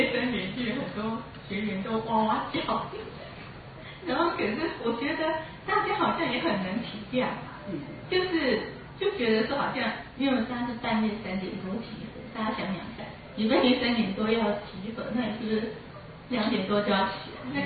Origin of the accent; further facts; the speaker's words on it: Taiwan; 他是我们台湾人